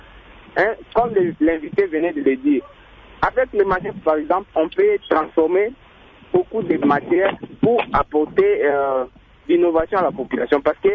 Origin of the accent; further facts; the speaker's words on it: DR Congo; les terres agricoles qu'on a ici chez nous en RDC.